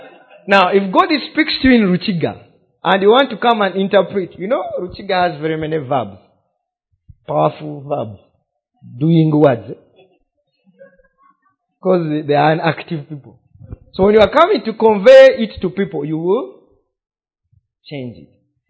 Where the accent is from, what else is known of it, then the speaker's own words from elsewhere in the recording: Uganda; first language Luganda; English is a second language; In Luganda, which is my native language, that would mean literally, okuzalibwa omulundi ogwoku.